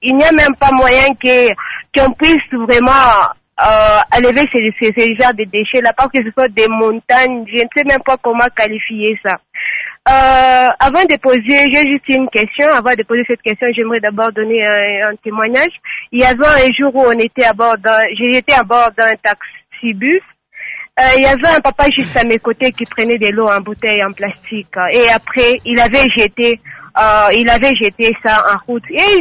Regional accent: Lubumbashi, Haut-Katanga, DR Congo; J'aimerais vous dire qu'ici, chez nous, à Lubumbashi, il y a des communes propres

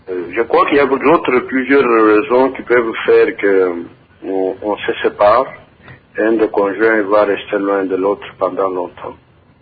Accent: Mbuji-Mayi, Kasaï-Oriental, DR Congo; Nous le voyons ici chez nous, à Mbujimayi.

